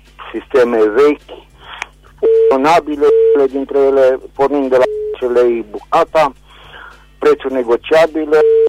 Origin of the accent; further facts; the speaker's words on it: Reșița, Caraș-Severin, Romania; din Reșița